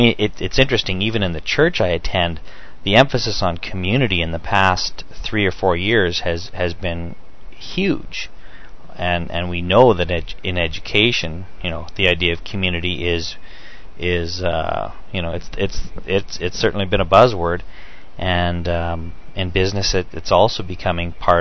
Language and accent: English; Moose Jaw, Saskatchewan, Canada; from Moose Jaw, Saskatchewan.